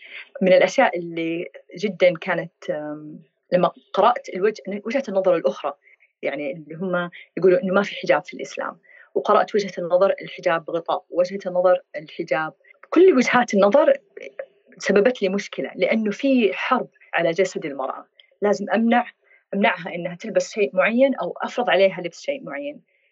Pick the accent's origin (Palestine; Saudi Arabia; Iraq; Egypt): Saudi Arabia; Mecca, Makkah Province; لما كنت أنا من مكة، لما كنت أروح الحرم أطوف